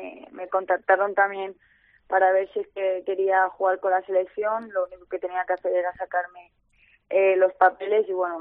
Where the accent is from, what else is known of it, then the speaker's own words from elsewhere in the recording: Manises, Valencian Community, Spain; born there; yo nací en Manises, Valencia, pero mi madre es chilena y bueno, tenemos la doble nacionalidad gracias a eso